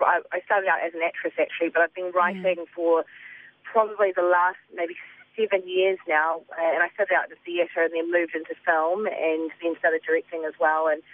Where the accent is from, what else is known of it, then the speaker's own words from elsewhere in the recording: Kaikohe, Northland, New Zealand; So yeah, I'm from Kaikoe, I'm from the Nōta. My mum was born and raised in Arawane in the Hokianga.